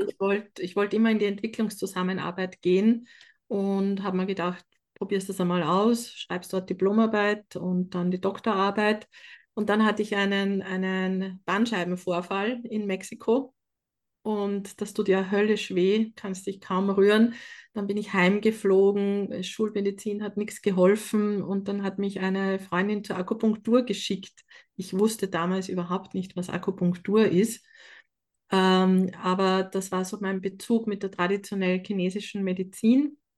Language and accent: German; Upper Austria, Austria; Ich hatte ja in meiner Kindheit am Land in Oberösterreich null Idee